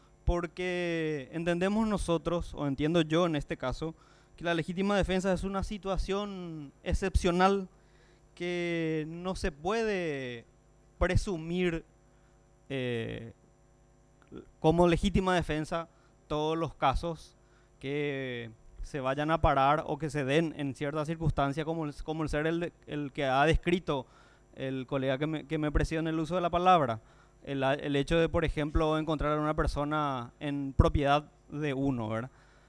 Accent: Paraguay; somos víctimas los paraguayos

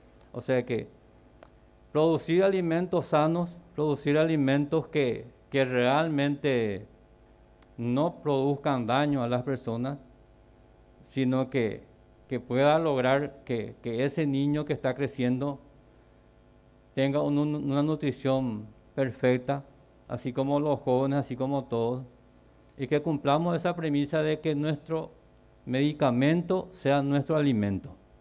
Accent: Paraguay; Nos comprometemos como ciudadanos paraguayos

